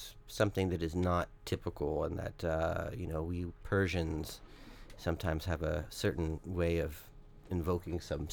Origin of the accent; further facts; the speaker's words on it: Maryland, United States; born there; this goes back to I was born in Maryland, the first.